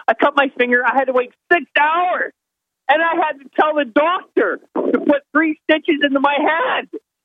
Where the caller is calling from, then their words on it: Canada; I'm calling from Canada. In Canada, we are already occupied and controlled and dominated.